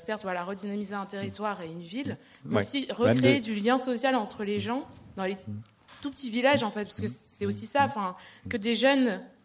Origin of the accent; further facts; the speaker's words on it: Paris, Île-de-France, France; also born or lived in Vimeux, France; je suis parisienne, mais j'ai vécu 7 ans dans le Vimeux, donc au fin fond de la Picardie.